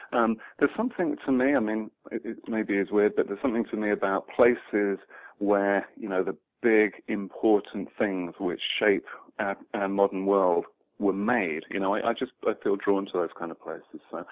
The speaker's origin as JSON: {"language": "English", "town": "Birmingham", "region": "West Midlands", "country": "United Kingdom", "lives_now": "Chicago, United States", "said": "I'm from Birmingham, England, and I really like the symmetry. You know, Chicago, where I live, is actually the sister city of Birmingham, England."}